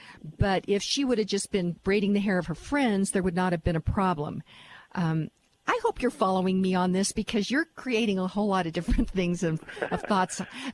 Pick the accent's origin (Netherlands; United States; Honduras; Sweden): United States; And then because I'm American, it's an American, Americans give a lot.